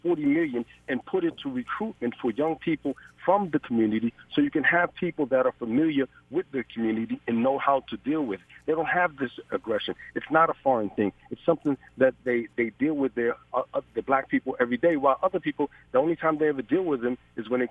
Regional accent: New York, United States; also born or lived in Boston; now in Washington, D.C. area, United States; I grew up in New York. I went to college in Boston, lived up in Boston, and then I came down to D.C., Maryland area.

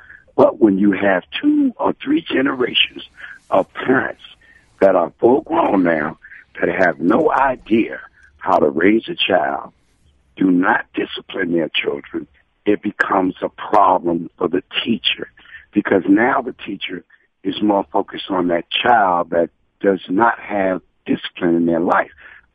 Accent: New York, United States; I was raised in Harlem, New York, and I'm 61 years old.

